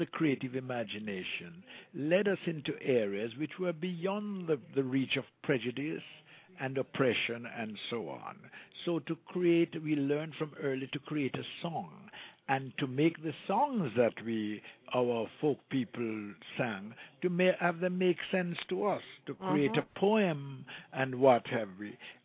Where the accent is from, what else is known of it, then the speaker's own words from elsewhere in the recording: Jamaica; first language Jamaican Patois; English is a second language; I'm speaking to you in what may sound like standard English, but that wasn't my first language. It still isn't. My first language is Jamaica talk.